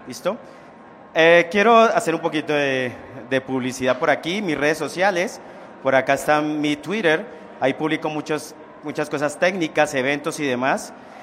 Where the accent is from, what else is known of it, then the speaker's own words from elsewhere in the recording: Colombia; now in Mexico City, Mexico; Soy de Colombia, vivo en la Ciudad de México hace 6 años más o menos.